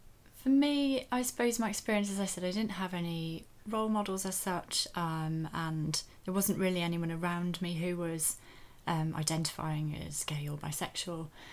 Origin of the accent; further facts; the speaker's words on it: Wales, United Kingdom; Yes, yeah, I grew up in West Wales near the sea, so that was lovely.